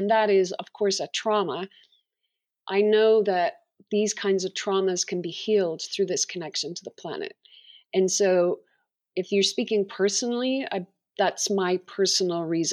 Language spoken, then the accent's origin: English; Dublin, Leinster, Ireland; whether it was being by the sea, because I grew up in Dublin, or going into the woods, I really, really love trees.